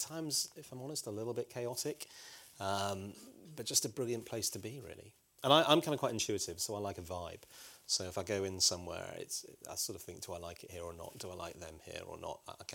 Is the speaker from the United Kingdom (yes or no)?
yes; Liverpool, North West England, United Kingdom; I'm a Scouser, I come from Liverpool.